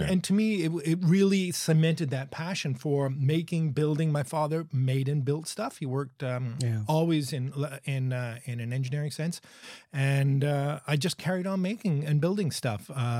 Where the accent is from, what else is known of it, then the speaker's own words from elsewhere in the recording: Montreal, Quebec, Canada; And I grew up in Montreal.